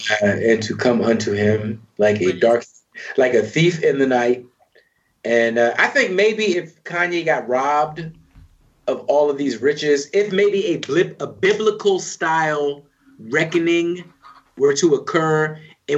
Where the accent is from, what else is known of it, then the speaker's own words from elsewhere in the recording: the South, United States; people love, where I'm from, black people love country music. It's a fact. It's a fact. It's just a fact. I'm from the South.